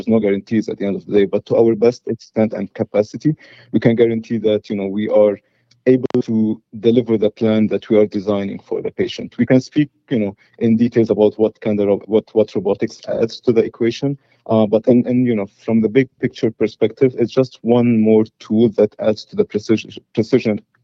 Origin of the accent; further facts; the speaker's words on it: Beirut, Beirut Governorate, Lebanon; also born or lived in Detroit / New York; now in Newport, United States; I'm coming originally from Beirut, Lebanon, where I grew up. I spent some time in the Midwest, sometimes on the East Coast in New York